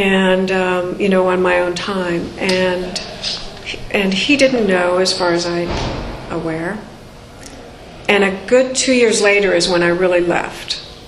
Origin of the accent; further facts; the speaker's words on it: Pacific Northwest, United States; I was 21. I was darn shy. I came from the Pacific Northwest.